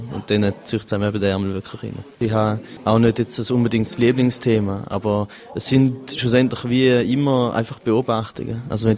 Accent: St. Gallen, Switzerland; now in Fribourg, Switzerland; Ich komme ursprünglich aus St. Gallen und wohne in Fribourg.

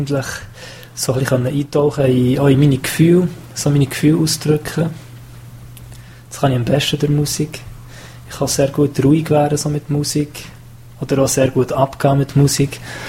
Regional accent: Bern, Switzerland; Also ich bin jetzt Bümplitz daheim in Bern und ich fühle mich derzeit daheim. Ich bin in Bern aufgewachsen

